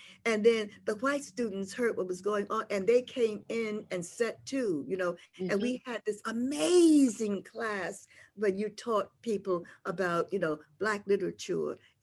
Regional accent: New York City, New York, United States; I'm not going to keep this dog because I come from New York City.

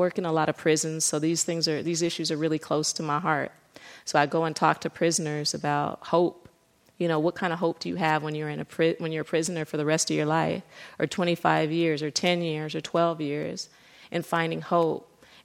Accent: United States; Because I never, even though I am American and I know

